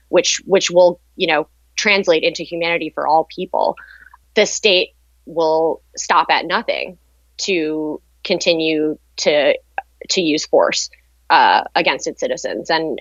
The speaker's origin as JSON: {"language": "English", "town": "East Lansdowne", "region": "Pennsylvania", "country": "United States", "tie": "born or raised there", "said": "My mom lives in the house that I grew up in outside of West Philly in East Lansdowne."}